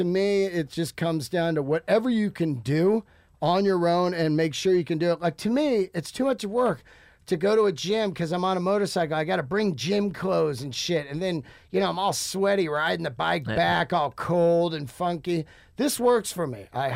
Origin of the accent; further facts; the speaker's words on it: Yosemite, California, United States; like being born and raised in Yosemite, I feel that that's